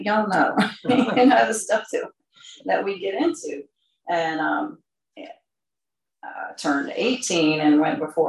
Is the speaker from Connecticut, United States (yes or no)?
no; Richmond, Virginia, United States; So I was born in Charlottesville, but I was really raised in Richmond and have spent most of my life there with the exception of a few years here and there.